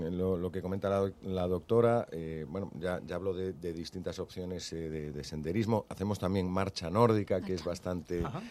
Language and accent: Spanish; A Coruña, Galicia, Spain; junto al campo de mi tierra, de La Coruña